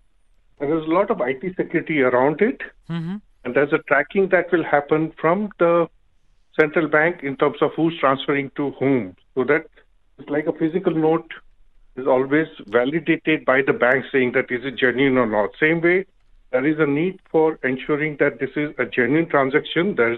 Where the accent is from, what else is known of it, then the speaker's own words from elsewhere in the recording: India; originally I'm from India